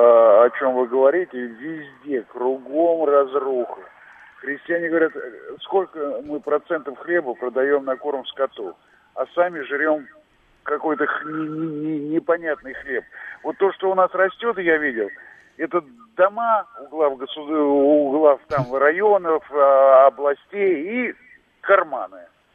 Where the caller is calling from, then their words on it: Moscow, Russia; из Москвы.